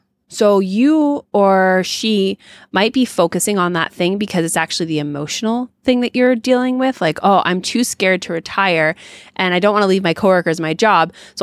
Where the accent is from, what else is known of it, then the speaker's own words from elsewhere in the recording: Canada; Not only do I have real estate, investment accounts, a Canadian husband, I'm Canadian as well.